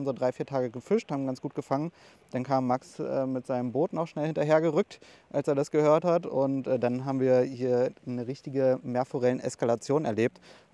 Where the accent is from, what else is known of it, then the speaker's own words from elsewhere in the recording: Berlin, Germany; Ja, ich bin in Pankow geboren worden.